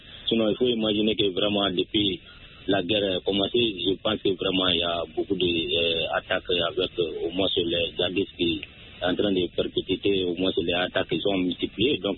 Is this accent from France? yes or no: no; Sonikini, Mali; born or raised there